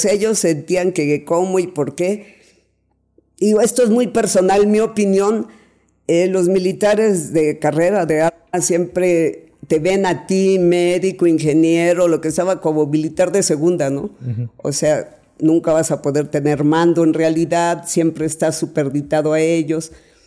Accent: Mexico City, Mexico; born there; yo nací en la Ciudad de México

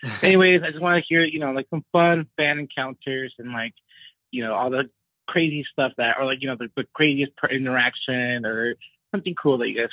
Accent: Anaheim, California, United States; I'm from Anaheim. So I was obsessed with Laguna Beach growing up

